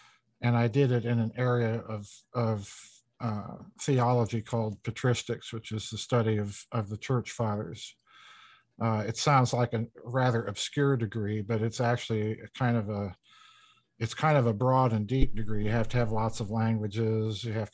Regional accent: South Dakota, United States; I like to remind people that I'm a hack from South Dakota

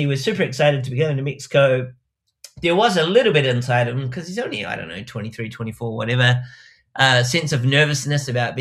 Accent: New Zealand; I'm sure listeners know that I come from New Zealand

